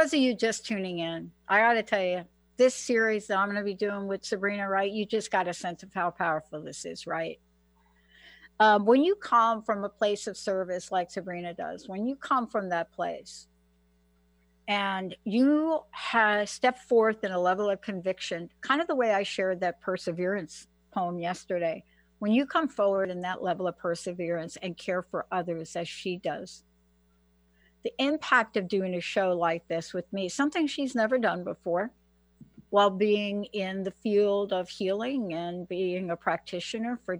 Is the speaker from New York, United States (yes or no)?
yes; New York, United States; now in Washington, United States; my attachment to it was I'm from New York.